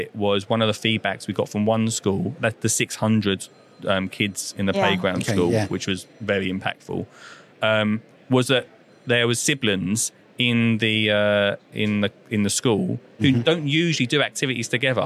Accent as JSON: {"language": "English", "region": "East of England", "country": "United Kingdom", "tie": "born or raised there", "said": "And then back to my hometown in Essex as well."}